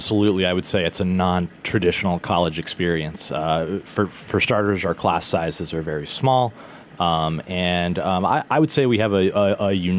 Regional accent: Utah, United States; Sort of. It's a little complicated. I grew up in Utah. My family.

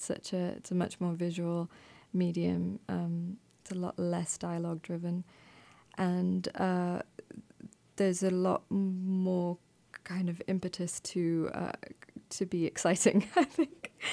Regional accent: India; also born or lived in England; I grew up in India and spent a long time, I did high school in England, and so had experienced a lot of different changes, I think, in my life in a compressed amount of time.

